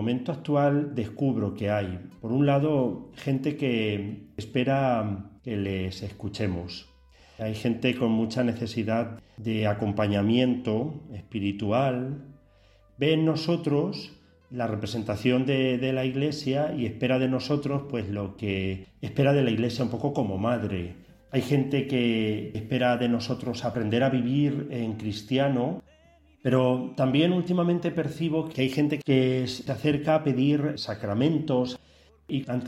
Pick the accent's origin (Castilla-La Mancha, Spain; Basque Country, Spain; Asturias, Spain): Castilla-La Mancha, Spain; Tomelloso; born there; nací en Tomelloso el 6 de julio de 1980.